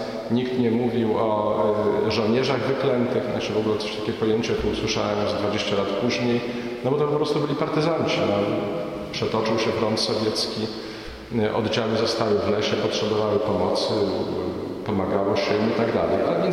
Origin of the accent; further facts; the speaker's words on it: Gorzów Wielkopolski, Lubusz Voivodeship, Poland; się urodziłem w Gorzowie na ziemiach odzyskanych, gdzie rodzice wyjechali z Podlasia. Moja rodzina po części pochodzi z Podlasia południowego, po części z północnego Mazowsza, po części z Warszawy.